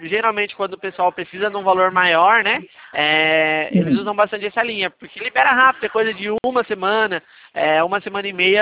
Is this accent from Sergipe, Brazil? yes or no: no; Araras, São Paulo, Brazil; eu sou daqui da cidade de Araras mesmo.